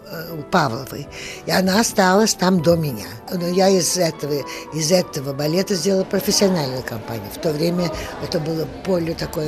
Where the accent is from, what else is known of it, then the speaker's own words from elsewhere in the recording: Paris, France; now in Rio de Janeiro, Brazil; Моя кровь русская, я родилась в Париже, значит, я француженка, и я живу в Бразилии, значит, я перемешка водки, кашаса и шампань. Но я говорю по-русски